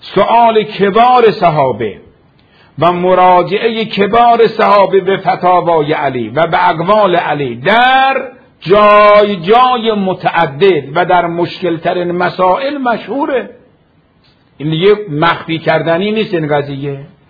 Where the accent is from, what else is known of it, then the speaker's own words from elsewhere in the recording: Iran; یعنی همین که احساس میکنن که ما از ایران هستیم، از شیعه هستیم،